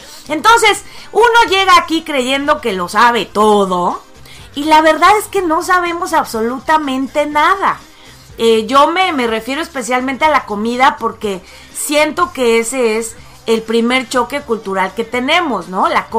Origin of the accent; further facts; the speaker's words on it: Mexico City, Mexico; vienes de un estado de la República como el mío, el Distrito Federal, bueno, la Ciudad de México.